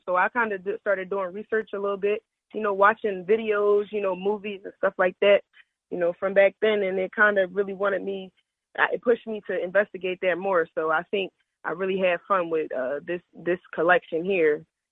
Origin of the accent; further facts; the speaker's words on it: Philadelphia, Pennsylvania, United States; Yeah, I definitely want to say that Philadelphia influenced me.